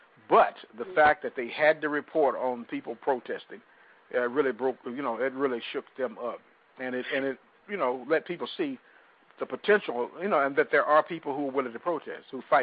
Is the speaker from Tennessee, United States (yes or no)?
yes; Chattanooga, Tennessee, United States; Chattanooga, which is that's my hometown, and it's like some 5 hours away or something like 3 to 5 hours away.